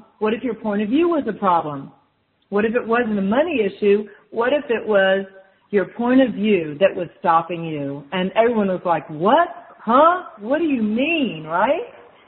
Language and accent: English; Houston, Texas, United States; I actually was teleported here, as I say, when I was very, very young, 5 and a half, 6 years old. So I consider myself Houstonian